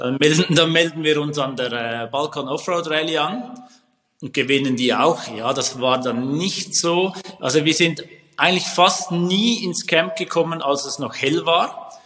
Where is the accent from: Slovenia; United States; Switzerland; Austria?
Switzerland; für mich als Schweizer noch relevant.